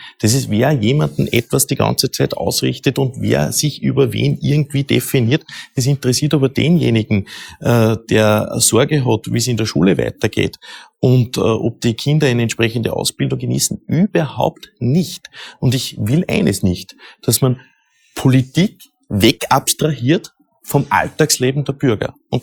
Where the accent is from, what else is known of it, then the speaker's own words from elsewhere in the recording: Steinhaus, Upper Austria, Austria; bin auch immer Gemeinderat in meiner Heimatgemeinde Steinhaus bei Wels